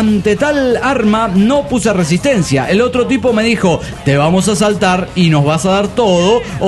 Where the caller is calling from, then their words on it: Ciudad del Carmen, Campeche, Mexico; de Ciudad del Carmen, Campeche, México.